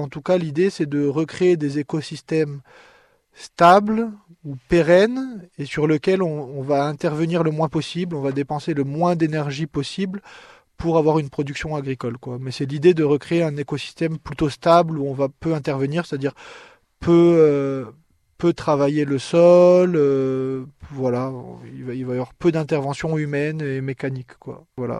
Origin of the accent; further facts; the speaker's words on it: Grand Est, France; now in Toulouse, France; Moi, j'ai grandi en Lorraine, dans le nord-est, et j'ai étudié à Toulouse et travaillé un peu à Toulouse, voilà. Donc, ça fait quand même un peu plus de 5 ans que je suis dans le sud-ouest et à Toulouse